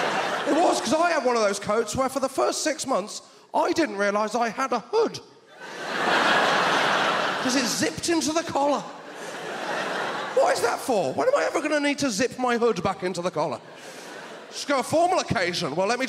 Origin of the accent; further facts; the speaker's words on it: South West England, United Kingdom; When I was growing up in Devon, the most advanced technology I had was if I held a buttercup underneath another child's chin.